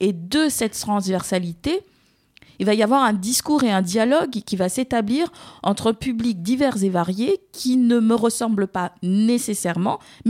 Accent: Guadeloupe; Parce que je suis guadeloupéenne, donc je n'aurai pas de crédibilité

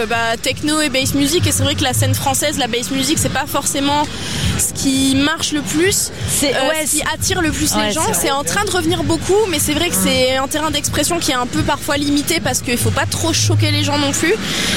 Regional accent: Marseille, Provence-Alpes-Côte d'Azur, France; en tant que Marseillaise, ça fait toujours tellement plaisir d'être invité sur les gros festivals de la ville

